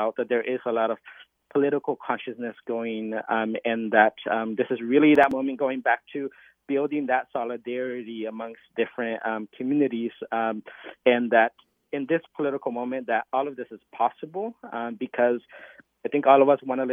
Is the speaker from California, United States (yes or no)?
no; Siler City, North Carolina, United States; because I have family in Siler City, and I grew up in Siler City, and I know a lot of people there.